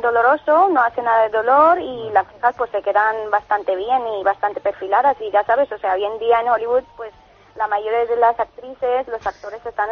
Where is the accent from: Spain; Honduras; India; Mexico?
India; Yo soy de la India, entonces el nombre, pues, es indio